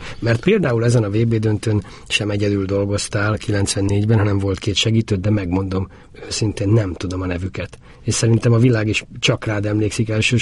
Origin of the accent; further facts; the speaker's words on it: Hungary; tudta rólam, hogy én is magyar vagyok